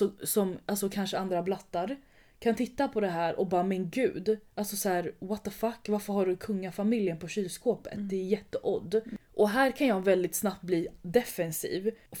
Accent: Sweden; Förstår du? Jag är svensk. Det här är våran liksom kungafamilj.

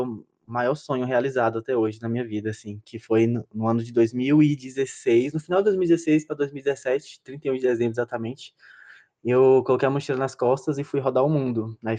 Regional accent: Brazil; moved away as an adult; Eu meio que fugi do Brasil para não fazer cursinho. Só que aí eu caí de paraquedas na África

